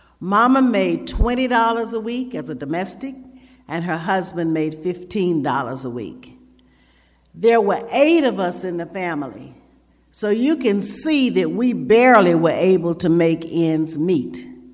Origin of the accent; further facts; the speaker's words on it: the South, United States; I grew up in the South, and as we were driving to church this morning, I was reminded I was on Tobacco Road, you know, and that took me way back down south because I too worked in the tobacco fields.